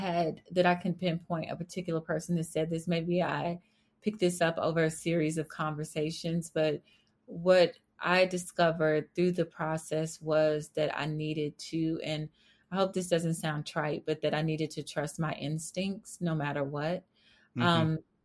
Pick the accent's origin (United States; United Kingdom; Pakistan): United States; Fort Worth, Texas; Like I grew up in Fort Worth, Texas, which, you know, on screen, it probably feels like a country town, but it's actually the 13th largest, biggest city in the U.S.